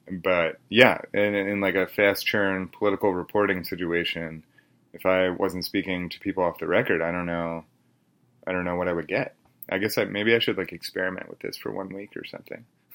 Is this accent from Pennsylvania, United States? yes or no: yes; Philadelphia, Pennsylvania, United States; now in Austin, United States; So I said, "I'm from Philadelphia."